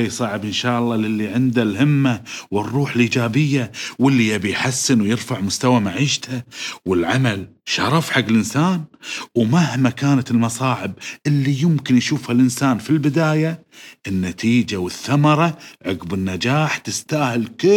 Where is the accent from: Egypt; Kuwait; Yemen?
Kuwait; في بلدنا الكويت، عسى الله يديم خيرها ويحفظها